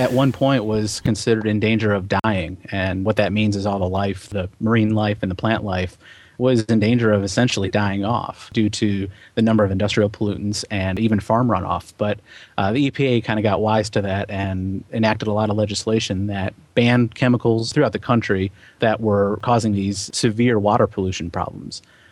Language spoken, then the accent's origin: English; Ohio, United States; now in Columbus, United States; No, I grew up in Northern Ohio area.